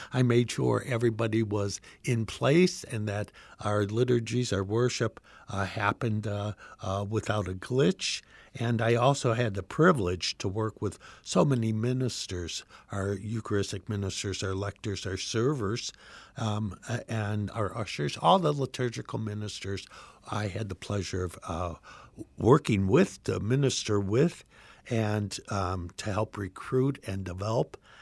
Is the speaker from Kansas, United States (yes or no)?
no; Des Plaines, Illinois, United States; I grew up in Des Plaines at St. Mary's Parish, celebrated all my sacraments there, of course, except holy orders.